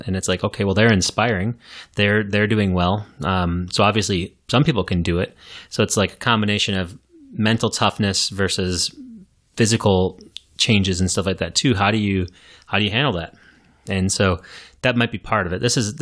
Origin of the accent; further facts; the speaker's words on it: Minnesota, United States; I mean, I grew up in Minnesota. I know what cold is